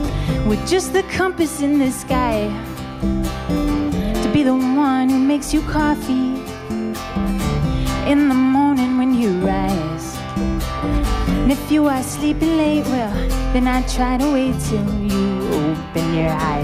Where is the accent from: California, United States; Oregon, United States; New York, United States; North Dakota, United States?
North Dakota, United States; Fargo; now in Minneapolis, United States; I come from Fargo. I live in Minneapolis now with these guys.